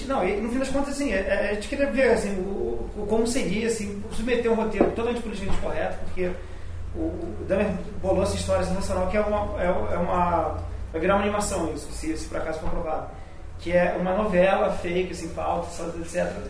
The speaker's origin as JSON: {"language": "Portuguese", "region": "Rio de Janeiro", "country": "Brazil", "tie": "born there", "said": "Eu nasci em Botafogo"}